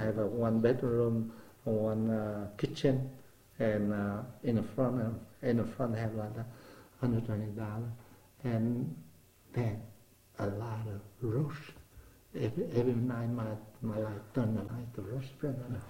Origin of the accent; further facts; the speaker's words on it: Vietnam; now in United States; They say, you Vietnamese? I say, yeah.